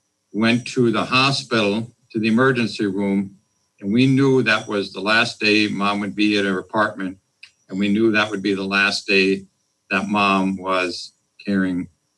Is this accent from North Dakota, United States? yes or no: yes; Fargo, North Dakota, United States; I'm from North Dakota, Fargo, North Dakota. That was the mindset in the 50s.